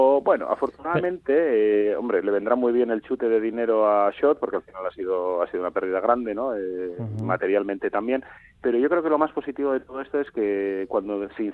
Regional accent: Arrasate, Basque Country, Spain; somos gente de Arrasate, ¿no?

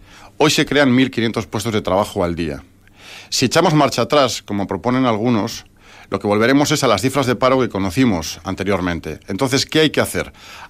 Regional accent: Vitoria, Basque Country, Spain; yo lo veo como vitoriano, lo veo aquí desde mi tierra.

